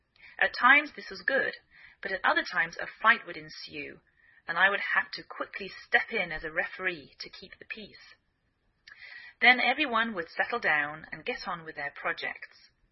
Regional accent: England, United Kingdom; now in United States

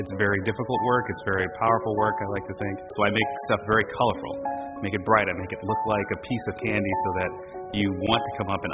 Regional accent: Los Angeles, California, United States; I grew up in Los Angeles, California. So South Central LA, which is a block of about 24 neighborhoods.

